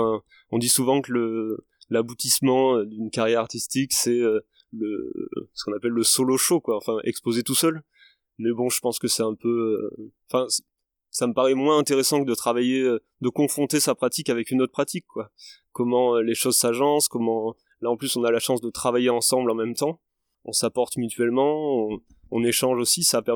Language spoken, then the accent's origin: French; L'Union, Occitanie, France; Bonjour, moi je viens de l'Union.